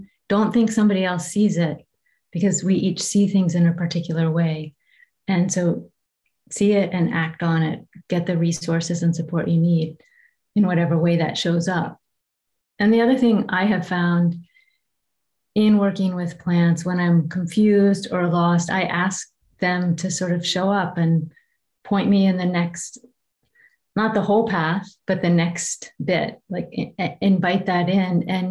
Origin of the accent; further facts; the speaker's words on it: West Virginia, United States; and I'm from West Virginia, and it reminds me of sort of that Appalachian forest.